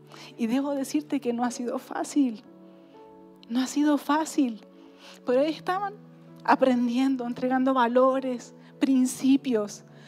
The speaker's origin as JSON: {"language": "Spanish", "country": "Chile", "said": "Creo que somos poquitas las chilenas. Yo casi venezolana ya soy."}